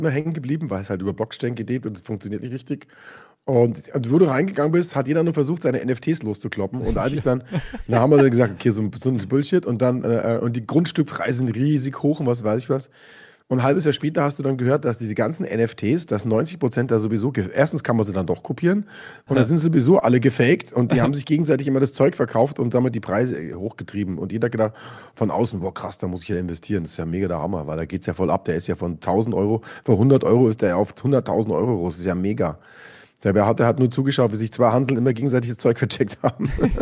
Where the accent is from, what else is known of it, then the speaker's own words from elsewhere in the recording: Germany; ja, ich bin Deutsch, bin Deutscher.